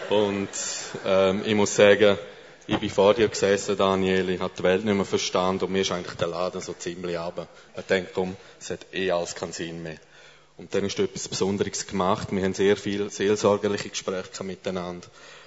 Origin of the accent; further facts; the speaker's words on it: St. Gallen, Switzerland; accent: Graubünden; Ihr fragt euch vielleicht, wieso redet ihr da vorne wie ein Bündner? Ich bin auch ein St. Galler.